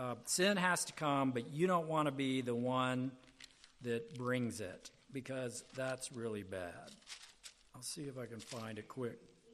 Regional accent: Deep South, United States; I grew up in the Deep South where the Southern Baptists just kind of took it as scripture that Christians can't drink at all, right?

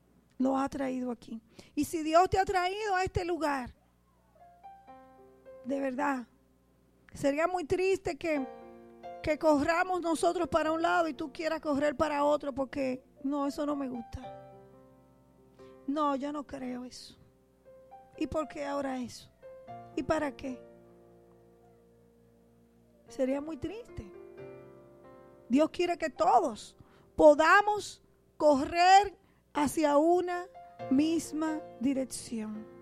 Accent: Santo Domingo, Dominican Republic; born there; nací en Santo Domingo, República Dominicana, pequeña, de estatura

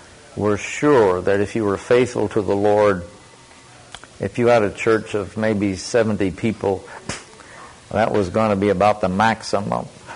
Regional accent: Iowa, United States; I come from Iowa, the Hawkeye State.

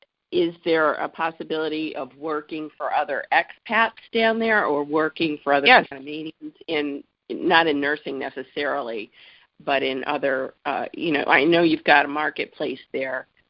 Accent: New York, United States; I'm from Northern New York.

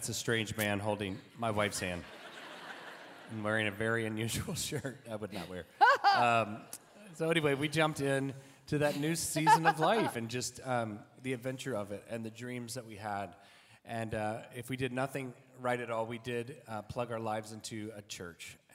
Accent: Montgomery, Alabama, United States; now in Atlanta, United States; we're from the South originally. Catherine's from Athens, Georgia. I'm from Montgomery. Spent a lot of time around Florence, Mississippi, though, too, with my mom's family. And we live in Atlanta currently.

